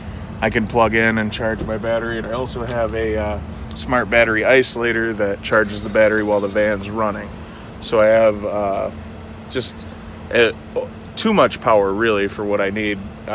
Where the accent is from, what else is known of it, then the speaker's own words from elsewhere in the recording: Appleton, Wisconsin, United States; Appleton, Wisconsin.